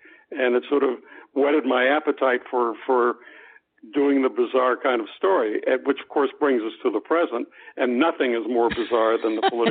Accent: Little Rock, Arkansas, United States; also born or lived in Baltimore; Well, I was born in Baltimore, but raised in Little Rock, Arkansas, and then left and didn't really go back until the Clintons got elected.

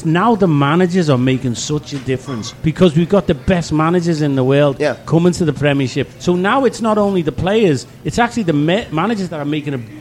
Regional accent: England, United Kingdom; I said, no, I'm English.

